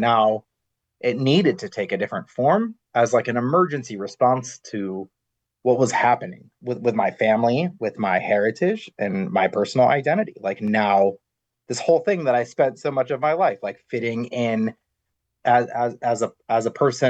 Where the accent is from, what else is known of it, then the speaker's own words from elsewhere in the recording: Ohio, United States; I'm a product of immigrants from Aleppo, Syria, personally, but I grew up in Northeast Ohio.